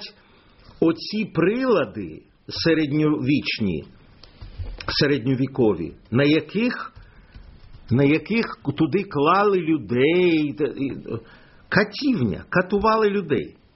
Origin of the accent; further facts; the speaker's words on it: Lviv, Lviv Oblast, Ukraine; born there; І оскільки я народився у Львові, то мені доручили, щоб я поїхав у Львів